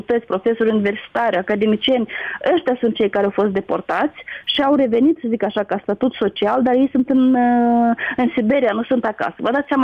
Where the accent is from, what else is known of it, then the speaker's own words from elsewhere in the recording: Glodeni, Glodeni District, Moldova; Eu tot sunt din Glodene și așa am zis că suntem cumva pământeni.